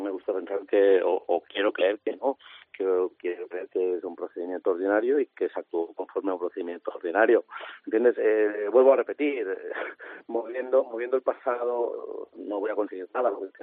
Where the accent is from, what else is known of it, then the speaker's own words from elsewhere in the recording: Spain; Por desgracia, no soy el único español que los ha tenido, que los tiene.